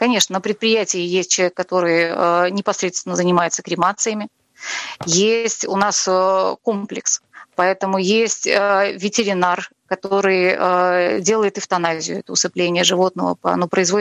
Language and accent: Russian; Odesa, Odesa Oblast, Ukraine; now in Russia; Я вообще одесситка. И я и на Урале-то случайно оказалась